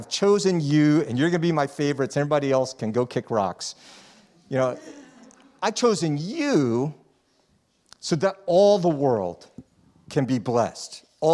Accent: Texas, United States; born there; And so, you know, I was born in Texas.

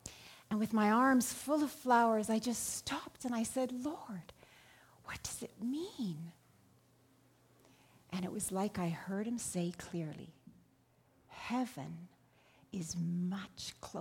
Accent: India; now in Calgary, Canada; And I grew up in India, where people played cricket a lot.

